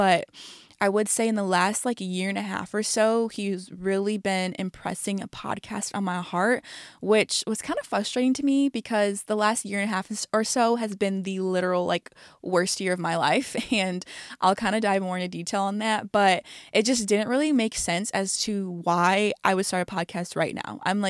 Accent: Michigan, United States; I am 25 years old. I am from Michigan, right outside the Detroit area, and I love Jesus.

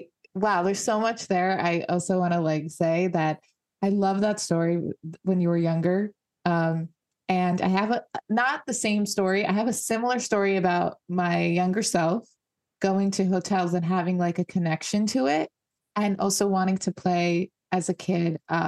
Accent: New York, United States; because when I was younger as well, my mom would take us, I'm from New York, and we didn't get to stay at hotels

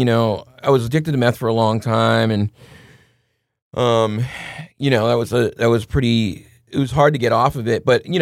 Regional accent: Massachusetts, United States; a lot of people where I grew up in Massachusetts had a really bad crack and heroin problem.

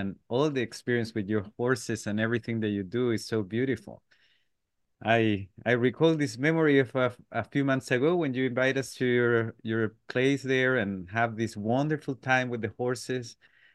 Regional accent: Chile; English is a second language; Well, I have to say that I'm from Chile, by the way. So my English is not, you know, the most perfect one

